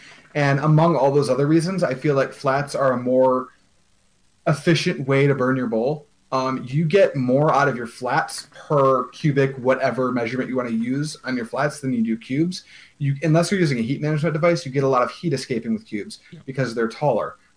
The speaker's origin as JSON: {"language": "English", "country": "United States", "said": "because as an American, I am grossly under qualified to speak in terms of what ash color means."}